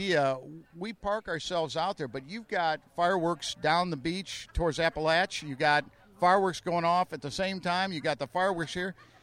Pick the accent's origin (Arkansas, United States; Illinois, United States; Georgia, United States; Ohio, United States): Illinois, United States; Chicago; Now, I'm from the Chicago area. We had amazing 4th of Julys.